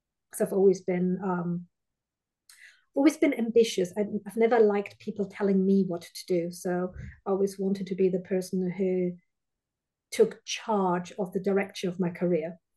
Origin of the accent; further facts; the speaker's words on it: Germany; because I come originally from Germany, so I was a bit older than most of my peers when I joined.